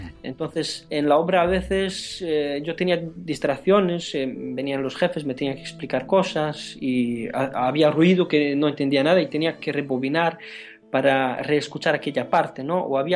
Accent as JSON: {"language": "Spanish", "country": "Romania", "second_language": "Spanish", "moved": "as an adult", "lives_now": "Spain", "said": "Yo soy extranjero aquí en España, soy rumano y estaba trabajando en la construcción"}